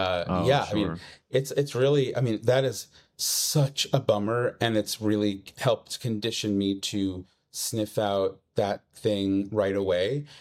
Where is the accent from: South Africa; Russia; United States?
United States; Long Island, New York; My dad's from Brooklyn. My mom's from Queens. Like, we grew up in Long Island, pretty middle class.